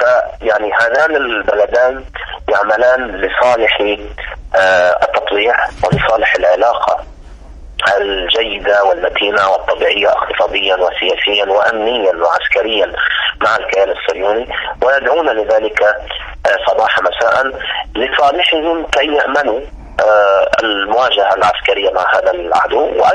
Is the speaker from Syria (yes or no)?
no; Egypt; طبعا أهمية هذا المضيق أنا برأيي ليست كمصري فقط